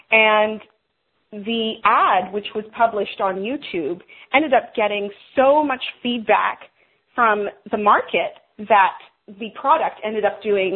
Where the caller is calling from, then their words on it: Boston, Massachusetts, United States; It's actually, I'm calling from Boston today.